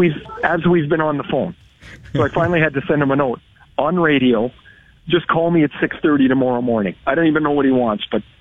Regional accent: Trail, British Columbia, Canada; I grew up in Trail. We'd play a playoff game, and there's 3,000 people in the building. There's only 7,000 people in the town.

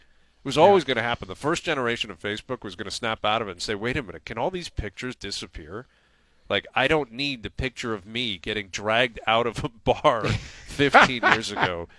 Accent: Canada; as a Canadian

